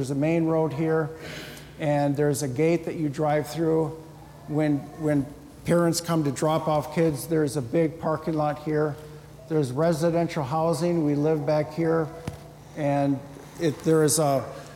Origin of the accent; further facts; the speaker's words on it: Liberia; And so when I grew up in Liberia, there was a plaque on the wall from Proverbs 3, 5, and 6.